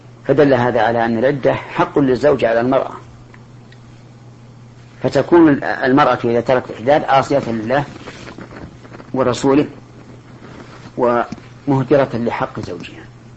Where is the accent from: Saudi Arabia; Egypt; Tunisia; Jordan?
Saudi Arabia; لكن عندنا في السعودية جاء جزاهم الله خيرا